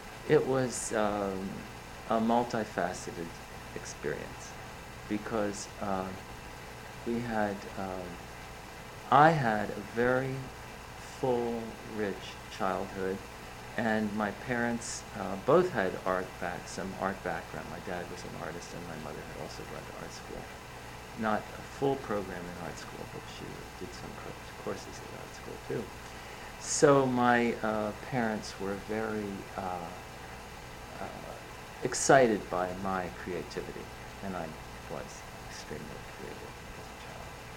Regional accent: Quakertown, Pennsylvania, United States; born there; I was born in Quakertown, Bucks County, Pennsylvania, on December 23rd, 1933.

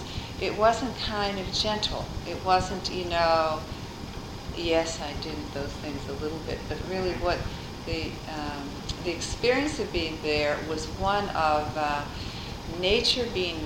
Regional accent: Saint John, New Brunswick, Canada; Where we settled when I was six was in St. John, New Brunswick, and it was rural, and so most of the part that I have a strong memory of is rural Canada, and that was right on the ocean on the Bay of Fundy.

